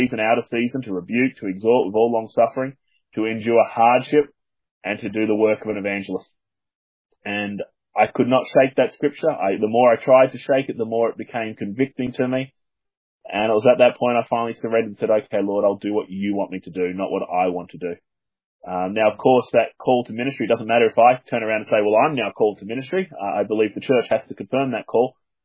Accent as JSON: {"language": "English", "country": "Australia", "lives_now": "United Kingdom", "said": "As people can probably tell from my accent, I'm from down under, even though I live in the UK at the moment. I was brought up in a Christian home"}